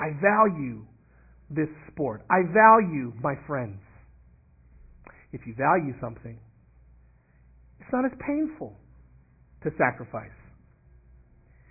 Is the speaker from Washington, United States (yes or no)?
no; Los Angeles, California, United States; moved away; I'm from Los Angeles originally.